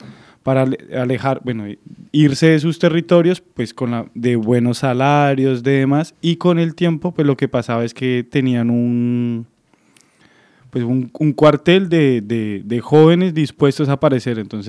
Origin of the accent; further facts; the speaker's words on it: Bogotá, Colombia; Y bueno, soy colombiano, soy de la ciudad de Bogotá, capital de Colombia.